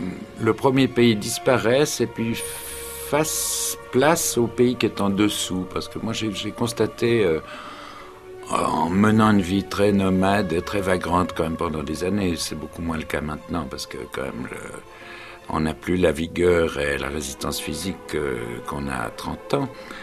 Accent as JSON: {"language": "French", "country": "Switzerland", "said": "En ça, je suis un bon Suisse."}